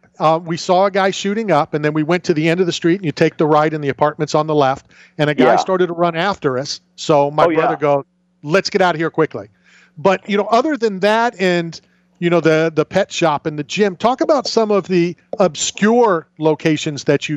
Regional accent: Philadelphia, Pennsylvania, United States; born there; I was born in Philadelphia. My uncle lived in Kensington. We would go to Kensington all the time.

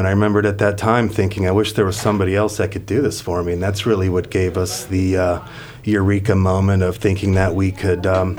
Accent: Nebraska, United States; You know, I'm from Nebraska originally. And I had moved my mother down here.

